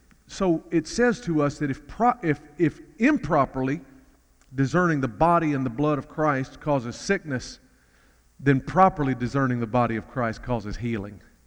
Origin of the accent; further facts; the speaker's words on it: Mississippi, United States; also born or lived in Tennessee; now in Dallas, United States; I live in Dallas, Texas right now, but I was born in Tennessee to the home of an evangelist. My mom and dad were traveling the country preaching when I was born. Settled in Mississippi when I was 18 months old